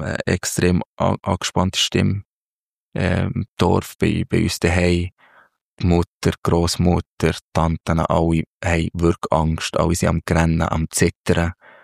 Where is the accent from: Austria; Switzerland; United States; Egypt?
Egypt; Minya, Minya Governorate; Ich bin im Oberägypten aufgewachsen, am Nildelta, in El Minya. Das ist 3 Stunden südlich von Kairo, die Hauptstadt. In einem ja, sehr traditionelles Dorf, sozusagen, aber Dorf. Wir waren gut 100'000 Einwohner in diesem Dorf.